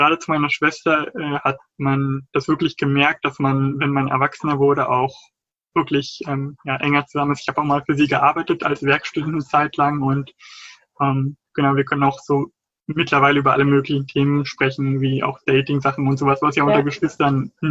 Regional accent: Berlin, Germany; Ich bin aus Berlin. Ich wohne noch zu Hause, aber ich habe auch schon ein Jahr im Ausland gelebt und auch 3 Monate mal in Greifswald aufgrund eines Praktikums.

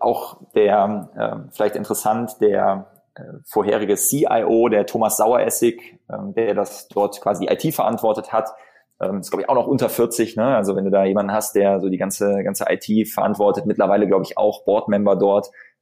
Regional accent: Bonn, North Rhine-Westphalia, Germany; ich bin Bonner, ja, ich bin in Bonn geboren hier

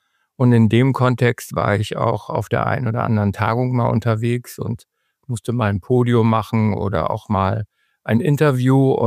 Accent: Lower Saxony, Germany; so als Niedersachse würde mir natürlich auch eine Insel mal gefallen

